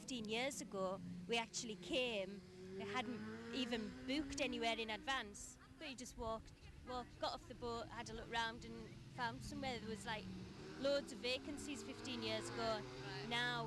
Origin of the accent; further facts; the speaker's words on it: Carlisle, North West England, United Kingdom; I come from Carlisle in Cumbria.